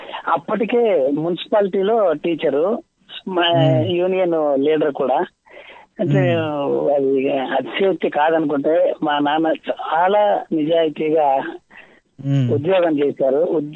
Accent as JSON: {"language": "Telugu", "town": "Srikalahasti", "region": "Andhra Pradesh", "country": "India", "tie": "born or raised there", "said": "నా చిన్నతనం అంతా శ్రీకాళహస్తిలోనే."}